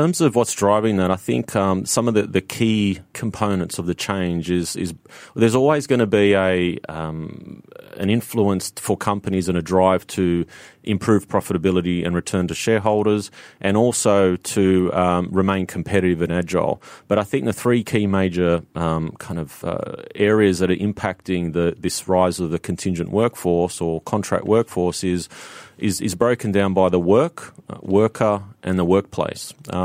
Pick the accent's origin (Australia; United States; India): Australia; also born or lived in Singapore; Australia is where my home country is, and I just moved from Singapore seven months ago.